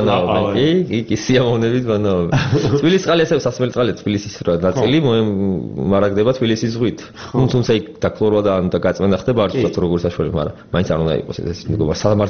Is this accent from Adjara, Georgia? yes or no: no; Tbilisi, Georgia; born there; თბილისი ჩემია, აქ დაბადებული ვარ, ჩვენია თბილისი